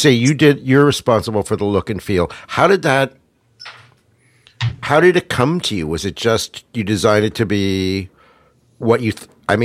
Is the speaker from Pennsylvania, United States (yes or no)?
yes; Pittsburgh, Pennsylvania, United States; When you say Central PA, I'm from Pittsburgh.